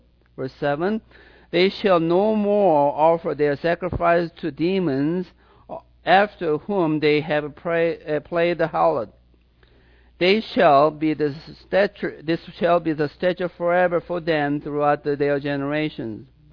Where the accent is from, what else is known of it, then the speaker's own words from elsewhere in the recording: Seoul, South Korea; I remember when I was growing up in Seoul, Korea, South Korea.